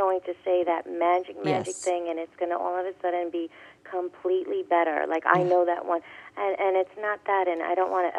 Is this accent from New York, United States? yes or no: yes; New York, United States; I am from New York, and I can be very, forward, blunt, I should say.